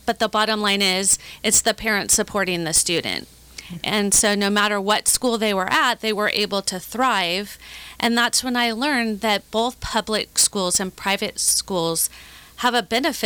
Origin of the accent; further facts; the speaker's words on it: California, United States; And I reminded them that I am 5 generations from Orange County, and Ohio is never going to be a place that I would, you know, be able to thrive in.